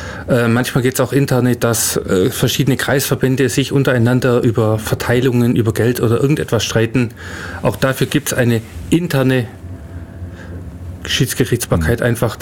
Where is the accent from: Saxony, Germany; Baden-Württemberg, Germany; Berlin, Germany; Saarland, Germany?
Baden-Württemberg, Germany; Ulm; born there; Ich bin gebürtiger Ulmer.